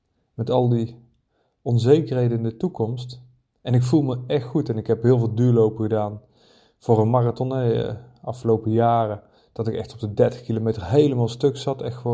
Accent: North Brabant, Netherlands; Ik kom zelf trouwens uit Brabant.

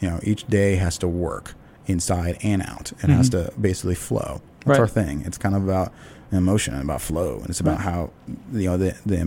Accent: East Coast, United States; I'm from the East Coast, and I don't get that. You don't have that out there.

